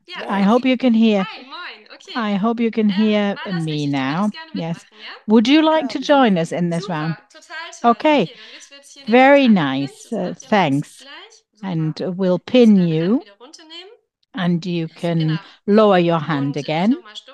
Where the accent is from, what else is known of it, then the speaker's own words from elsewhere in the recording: Germany; I'm from Germany.